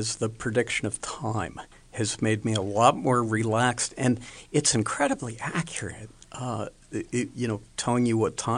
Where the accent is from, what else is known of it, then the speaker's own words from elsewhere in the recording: Churchill, Pennsylvania, United States; now in Avalon, United States; I grew up in Churchill, Churchill Borough. It's sort of right where Churchill, Wilkins Township, and Turtle Creek come together. And then we now live in Avalon. Ricky and I moved there about 35 years ago.